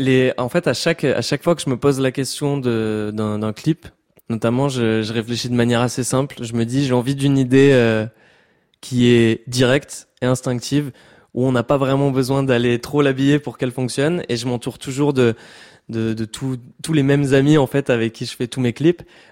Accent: Southwest France, France; je viens du sud-ouest de la France, donc vraiment, j'ai baigné dedans dans toute la vibe psychotropicale Berlin de Biarritz.

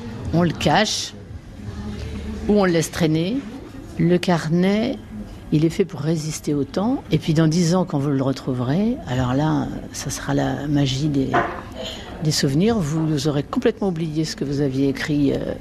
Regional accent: France; born there; now in Paris, France; je ne suis pas parisienne, je suis née dans le Perche. Alors je pourrais faire un perchisme. Donc moi, je fais peut-être du parisianisme parce que j'habite à Paris.

